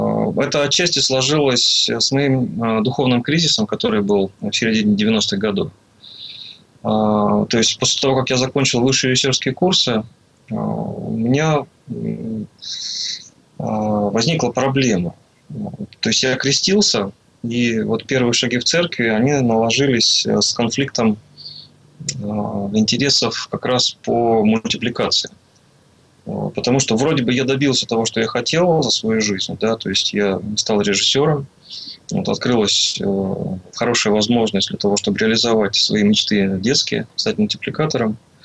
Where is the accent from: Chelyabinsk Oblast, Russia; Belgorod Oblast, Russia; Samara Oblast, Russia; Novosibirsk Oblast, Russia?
Chelyabinsk Oblast, Russia; Chelyabinsk; вся моя молодость прошла в Челябинске, то есть до армии я там жил. Я закончил в Челябинске художественную школу, художественное училище. Вот. И мои как бы предки уральские казаки.